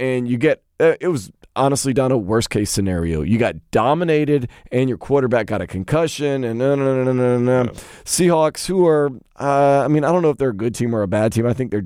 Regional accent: Deep South, United States; growing up in the Deep South where football is king

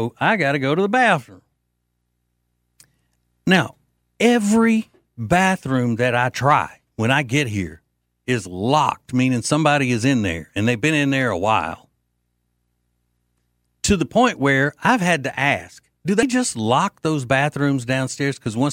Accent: Louisiana, United States; We're from Louisiana.

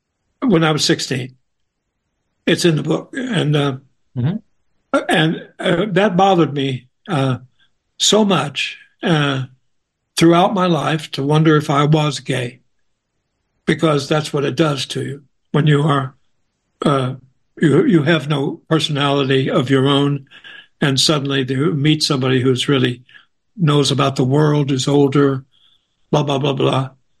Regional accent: Arkansas, United States; I'm from Arkansas. And we had that in common right away because we're the only two Southerners around, the real Southerners

